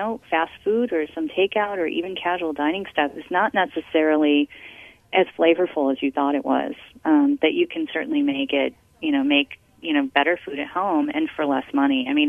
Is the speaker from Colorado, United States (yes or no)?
no; Michigan, United States; I'm working on this childhood memoir about growing up in Michigan and growing up in the Midwest.